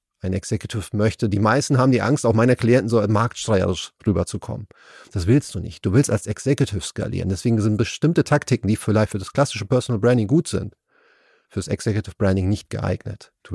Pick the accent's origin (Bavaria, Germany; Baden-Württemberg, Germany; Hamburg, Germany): Hamburg, Germany; ich bin auch aufgewachsen hier in Hamburg-Wilhelmsburg, kein Netzwerk, kein Onkel, ich kannte niemanden.